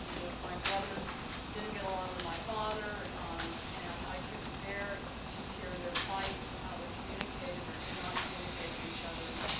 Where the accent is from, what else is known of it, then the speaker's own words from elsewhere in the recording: California, United States; I grew up in California to white, parents who also were very liberal, still are, and grew up in the 1960s in the San Francisco Bay Area.